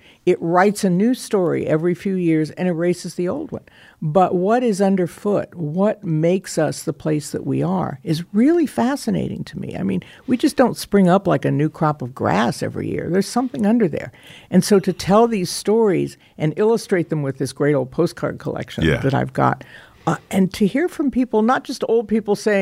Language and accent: English; Midwest, United States; born there; moved away as an adult; now in Los Angeles, United States; I was born in a place in the Midwest so small it is legally a village. There are fewer than 2,000 people, no movie theater, no bookstore, and it's pretty much the same way, I think.